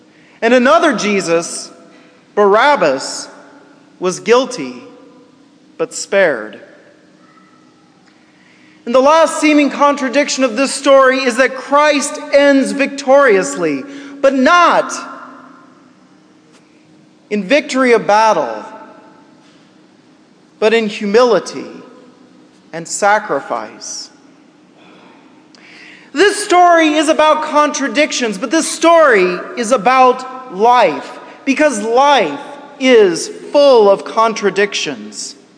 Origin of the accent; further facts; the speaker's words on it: Winfield, Kansas, United States; Many of you probably know that I grew up in Kansas. Grew up in a small town in south central Kansas, about 45 minutes southeast of Wichita, by the name of Winfield.